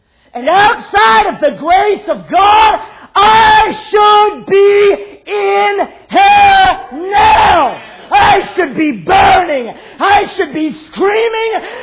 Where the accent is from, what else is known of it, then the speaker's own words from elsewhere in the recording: Oregon, United States; also born or lived in California; my dad and I, growing up in Oregon and California many times